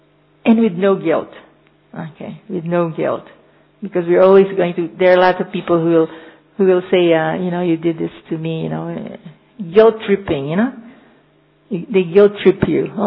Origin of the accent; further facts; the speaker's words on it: Philippines; English is a second language; I'm a very Christian because I came from Philippines, and we are 85% Catholic, Christian Catholic.